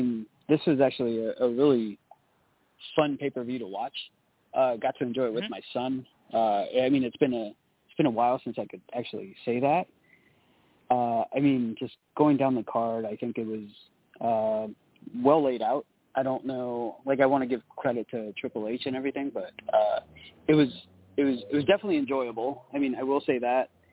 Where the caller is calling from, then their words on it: Los Angeles, California, United States; I'm calling from Los Angeles.